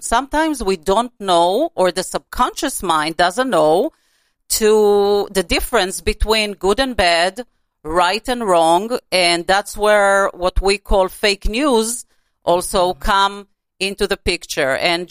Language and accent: English; Florida, United States; now in Los Angeles, United States; and I come from Florida, so I know what rain is.